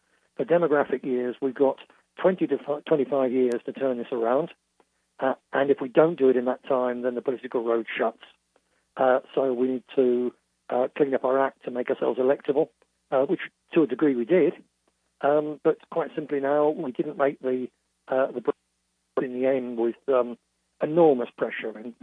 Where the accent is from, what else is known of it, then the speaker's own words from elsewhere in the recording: London, United Kingdom; I was born in London and spent the first part of my life there, and I hate to go back now because I'm a foreigner in my own capital city.